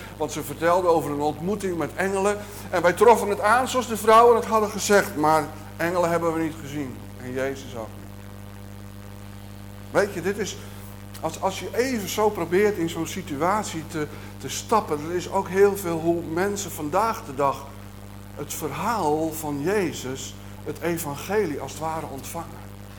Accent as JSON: {"language": "Dutch", "town": "Buitenpost", "region": "Friesland", "country": "Netherlands", "lives_now": "Israel", "said": "als ik bij wijze van spreken door Hallingen of door Buitenpost, waar ik vandaan kom, zou lopen"}